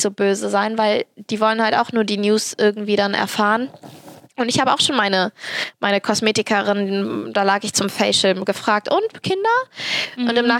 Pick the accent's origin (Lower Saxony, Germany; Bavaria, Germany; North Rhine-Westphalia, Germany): North Rhine-Westphalia, Germany; Cologne; ich bin Kölnerin und halbe Türkin.